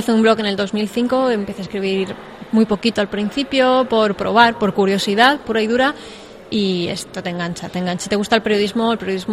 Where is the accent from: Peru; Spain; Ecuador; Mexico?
Spain; Alicante, Valencian Community; Yo soy de Alicante